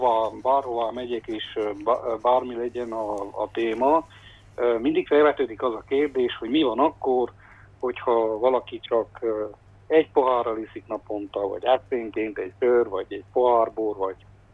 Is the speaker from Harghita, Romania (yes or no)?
no; Kézdivásárhely, Covasna, Romania; Igen, 1971-ben születtem Kézdivásárhelyen. Itt végeztem az 1-8 osztályt, majd középiskolai tanulmányaimat Nagyszebenben az akkori egészségügyi szaklíceumban végeztem